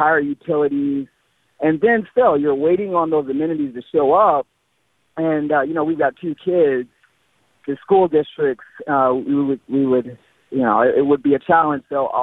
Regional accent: Northeast, United States; And I'm from the Northeast, so I'm used to walking from place to place

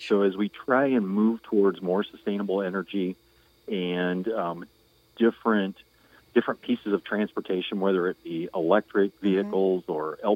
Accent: LaPorte, Indiana, United States; So I am a LaPorte native. Mm-hmm. I was born in LaPorte County, raised on a farm, was there until I was 17, 18 years old.

